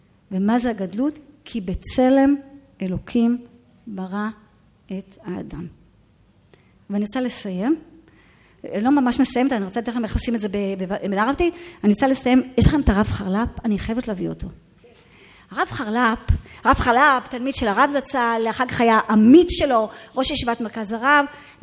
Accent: Jerusalem, Jerusalem District, Israel; גדלתי בבית מורב ירושלמי, הכל.

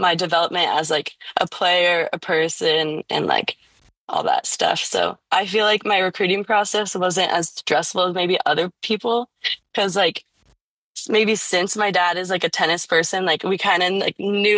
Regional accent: California, United States; I definitely want to stay inside California because I'm from Orange County.

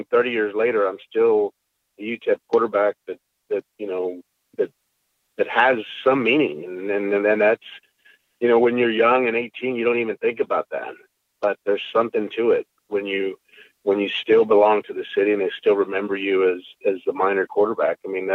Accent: San Antonio, Texas, United States; now in El Paso, United States; You know, I'll always be from San Antonio because that was my hometown. But I love El Paso.

